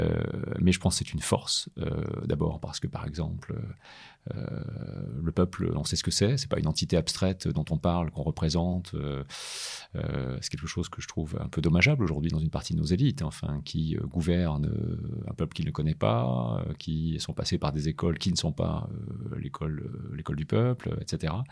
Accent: Grand Est, France; Moi, je viens de Lorraine. Je suis né durant la crise industrielle, en fait, dans la Lorraine. Donc, des mines de fer, de la sidérurgie qui était en crise, etc.

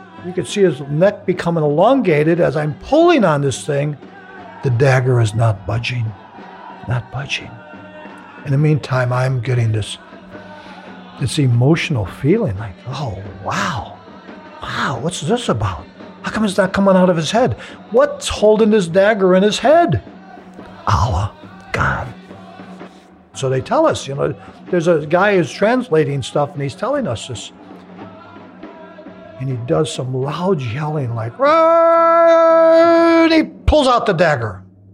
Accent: the South, United States; But that was part of the ritual of growing up in the South.

